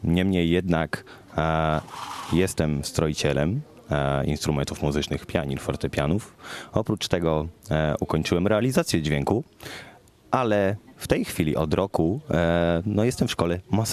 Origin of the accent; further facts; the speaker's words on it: Olsztyn, Warmian-Masurian Voivodeship, Poland; now in Kraków, Poland; No i wcale jakby nie zamierzam chyba tutaj do Olsztyna iść do szkoły